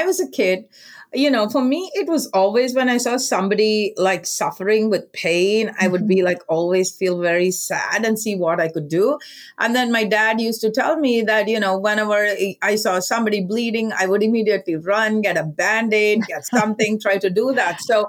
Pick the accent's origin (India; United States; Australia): India; when we were kids growing up in India, my parents had this huge house